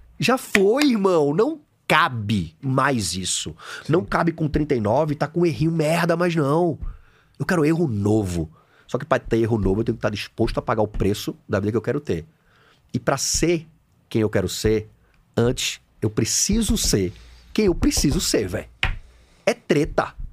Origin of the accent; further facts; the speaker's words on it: Recife, Pernambuco, Brazil; eu sou de Recife, formado em educação física.